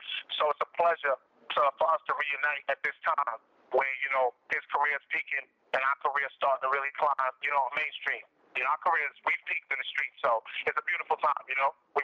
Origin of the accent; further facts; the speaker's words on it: Brooklyn, New York, United States; And we're from Bed-Stuy … from our hood in Brooklyn.